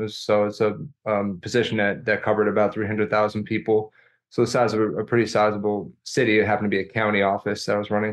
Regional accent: New York, United States; now in Austin, United States; I was born in the city, Bronx, and I was raised upstate, which is like the Hudson Valley area, still New York City metro, but more suburban.

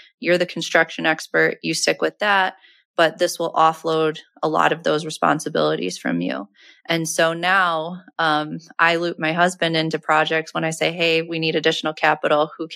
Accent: Chicago, Illinois, United States; And we want to do this in our backyard, and we're from Chicago. Our majority of our portfolio is there.

